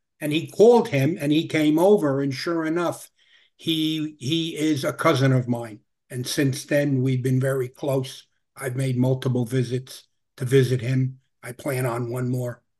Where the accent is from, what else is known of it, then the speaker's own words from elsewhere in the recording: Brooklyn, New York, United States; Yes, I grew up in Brooklyn. It'll probably be obvious with my accent if you didn't pick it up yet. I grew up in Brooklyn in a very much Sicilian enclave.